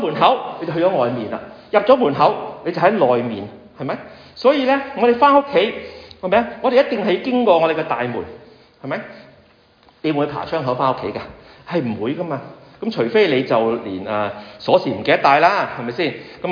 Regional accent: China

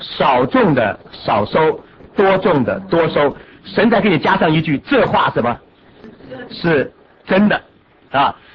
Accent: China; 哎呀，这个上帝真是不晓得对我们中国人该怎么办好

